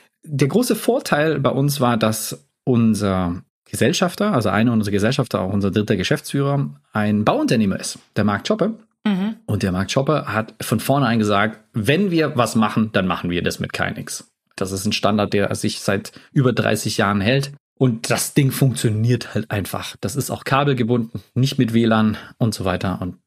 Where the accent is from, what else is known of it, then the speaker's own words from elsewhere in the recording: Baden-Württemberg, Germany; Klar, natürlich auch als Schwabe immer.